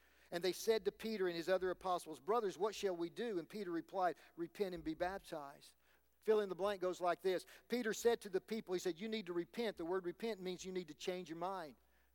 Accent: South China, China; I would remind you, I'm from South China, but anyway

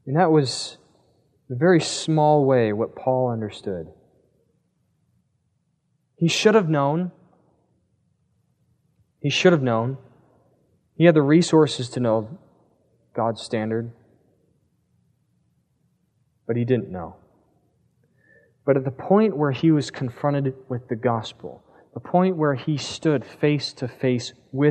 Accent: Pennsylvania, United States; now in California, United States; So it didn't matter I was from Pennsylvania, didn't get to the DMV office yet

